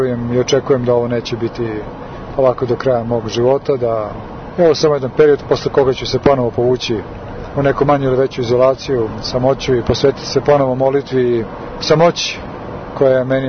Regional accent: Belgrade, Serbia; born there; Ja sam rođen u Beogradu, ali nekako ovu Šumadiju osjećam svojom domovinom, svojom otadžbinom, svojim tlom.

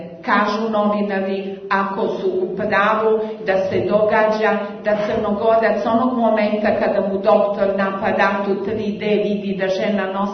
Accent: Serbia; Također kod nas u Srbiji govori o jednom slučaju ovde

